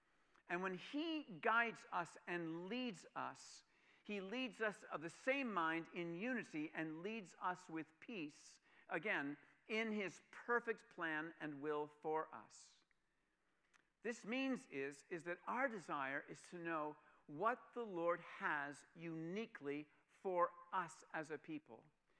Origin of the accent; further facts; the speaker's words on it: Pittsburgh, Pennsylvania, United States; See, I grew up in Pittsburgh when I was a child, and so I got doused in Fred Rogers.